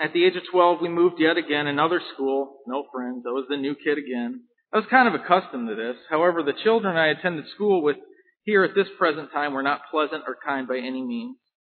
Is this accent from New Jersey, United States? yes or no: no; Houston, Texas, United States; born there; I'm 30 years old. I was born in Houston, Texas in 1984. I lived there for a couple years and moved twice within the next 7 years.